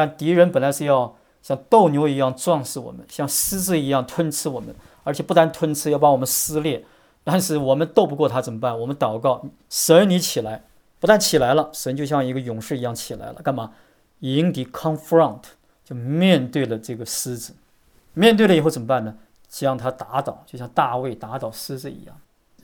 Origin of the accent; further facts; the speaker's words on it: China; 这个很像我们中国人哈，我们都是养儿防老，我们都是望子成龙